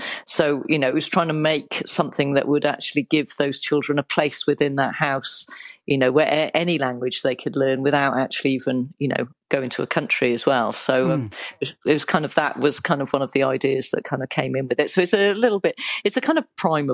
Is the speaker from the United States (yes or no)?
no; Cardiff, Wales, United Kingdom; now in West Wales, United Kingdom; I moved to West Wales from Cardiff. I was brought up in a kind of monoglot household through the English system in Cardiff in the kind of 1970s, 1980s.